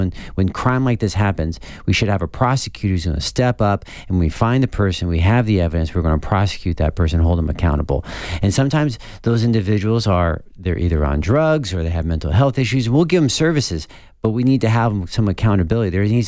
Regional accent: Camp Lejeune, North Carolina, United States; we grew up in Camp Lejeune

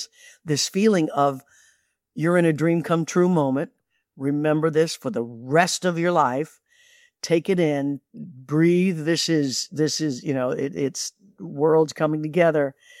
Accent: Leavenworth, Kansas, United States; came to my hometown of Leavenworth, Kansas, which we didn't even have a venue for people to play.

